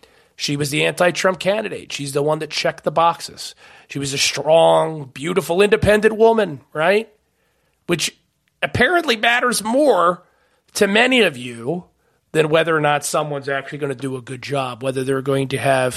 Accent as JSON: {"language": "English", "region": "New Jersey", "country": "United States", "said": "I mean, as a New Jerseyan, the health of New York City directly impacts the economy of my home state beyond the obvious human considerations."}